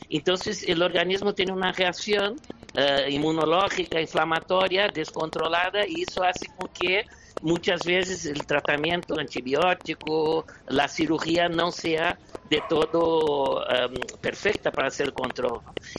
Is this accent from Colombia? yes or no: no; Brazil; Spanish is a second language; yo soy brasileño, también, tampoco pronuncio tan bien.